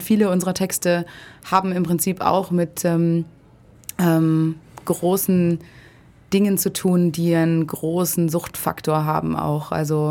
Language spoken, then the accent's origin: German; Berlin, Germany; born there; now in Ulm, Germany; Ich bin ursprünglich aus Berlin, auch gebürtige Berlinerin und habe jetzt den Weg schon vor 2 Jahren nach Ulm gefunden durch ein Engagement am Theater bei der Rocky Horror Show.